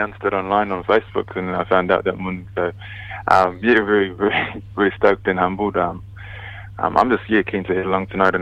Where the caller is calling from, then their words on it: Auckland, New Zealand; Just at home in Auckland.